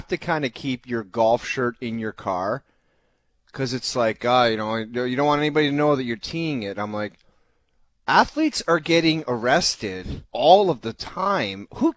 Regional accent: Canada; as a Canadian

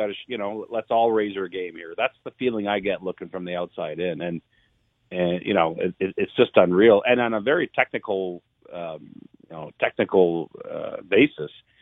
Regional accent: Canada

